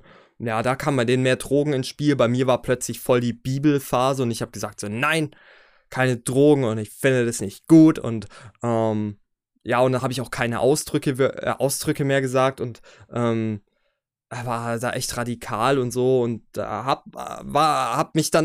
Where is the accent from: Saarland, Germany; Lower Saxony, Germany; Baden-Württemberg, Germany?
Baden-Württemberg, Germany; Filderstadt; also born or lived in Steinbronn; Und dann sind wir wieder umgezogen in Stadt 3, nach Filderstadt. Innerhalb der Städte sind wir, also innerhalb von Steinbronn sind wir auch nochmal umgezogen, innerhalb von Filderstadt auch.